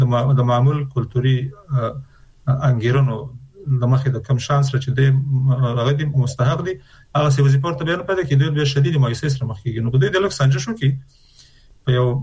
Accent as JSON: {"language": "Pashto", "country": "Afghanistan", "said": "نو چون موږ د افغانستان خلک یو"}